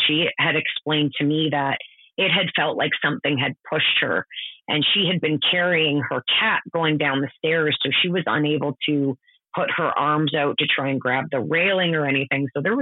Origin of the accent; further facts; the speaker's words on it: Ontario, Canada; now in British Columbia, Canada; because I'm actually from Ontario and I've been in British Columbia for about 10 years now.